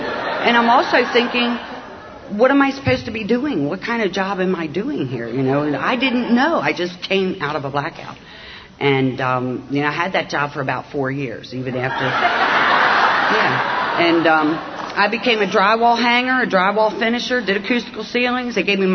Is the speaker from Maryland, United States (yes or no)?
yes; Baltimore, Maryland, United States; the people that I was raised around in South Baltimore, we never had anything.